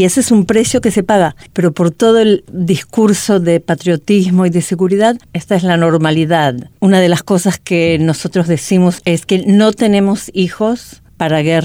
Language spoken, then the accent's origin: Spanish; Argentina; now in Israel; Yo soy argentina, estoy en Israel hace 40 años.